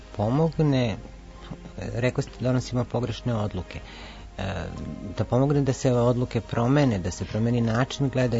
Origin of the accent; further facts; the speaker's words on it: Donji Gajtan, Jablanica District, Serbia; born there; Rođena sam u Donjem Gajtanu, podznak sam ribe.